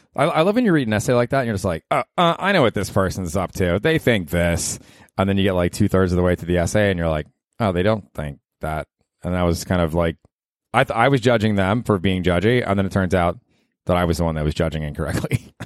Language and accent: English; Tampa, Florida, United States; moved away as an adult; also born or lived in Georgia; I grew up in Tampa. I think a big part of who I am today is a kid that grew up in Tampa.